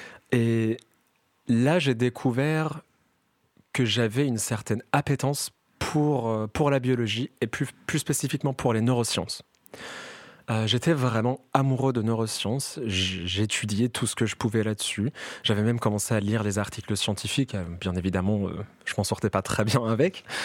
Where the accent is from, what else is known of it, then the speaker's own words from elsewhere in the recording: Yazd, Yazd Province, Iran; je viens de l'Iran. Je viens d'une ville qui s'appelle Yazd. C'est une petite ville, enfin c'est pas une petite ville, entre Lyon et Marseille on va dire en termes